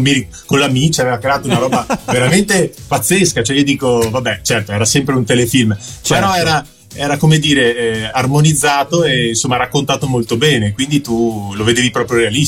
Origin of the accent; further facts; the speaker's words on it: Padua, Veneto, Italy; now in Mantua, Italy; Io sono nato a Padova perché appunto ho vissuto e poi ho studiato appunto a Padova, poi ovviamente mi sono laureato lì e nel frattempo appunto ero fidanzato con mia moglie e allora siccome Mantova era una città che mi piace molto e ci vive molto bene, allora ho deciso di trasferirmi